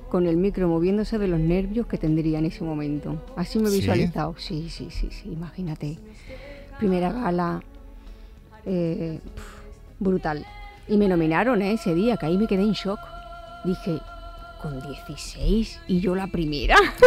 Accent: Nerja, Andalusia, Spain; Porque de yo tenía 22 años, vivía en mi pueblo, en Nerja.

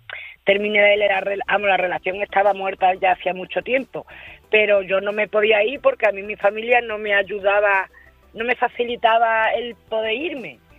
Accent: Spain; Pues mira, trabajando como buen español.

